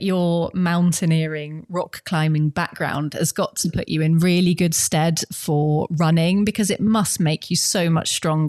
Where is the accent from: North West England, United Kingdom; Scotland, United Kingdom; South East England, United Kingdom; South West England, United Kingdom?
South West England, United Kingdom; I'm from the Somerset levels.